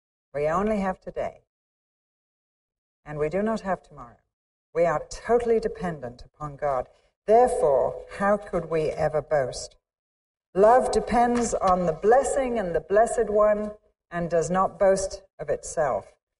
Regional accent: England, United Kingdom; now in United States; I come from England. We wear little school uniforms. We dress up to go to worship.

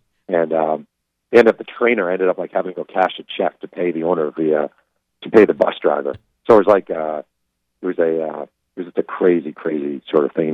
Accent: New York, United States; I was a Generals fan because I grew up in New York.

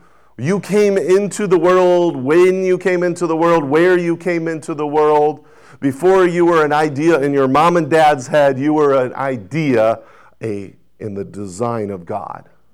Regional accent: Ellendale, North Dakota, United States; I grew up in Ellendale, North Dakota. I was there from the second grade to eighth grade.

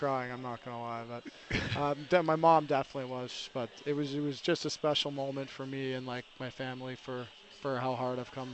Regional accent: Toronto, Ontario, Canada; We're from Toronto, and he couldn't get out, so my mom flew out.

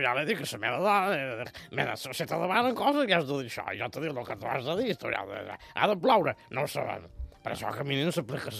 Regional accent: Balearic Islands, Spain; Però a Menorca, que som com a menorquí, aquesta neu no cala.

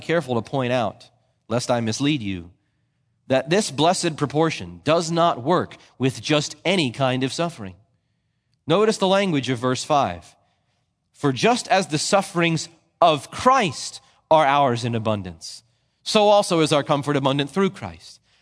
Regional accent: New Jersey, United States; I grew up in New Jersey, where it's not sunny every day like it is in Southern California.

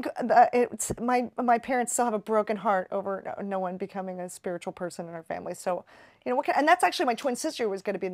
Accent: Philadelphia, Pennsylvania, United States; You know I'm Irish Catholic. Well, you know, what

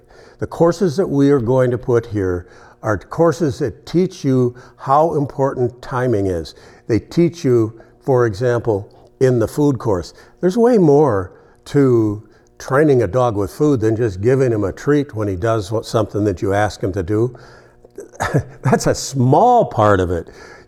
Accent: Canada; I grew up in Canada, I'm an American.

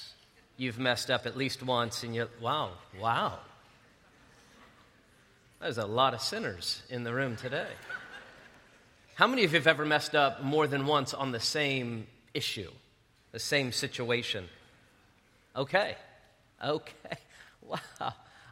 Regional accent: Las Vegas, Nevada, United States; I'm from Las Vegas.

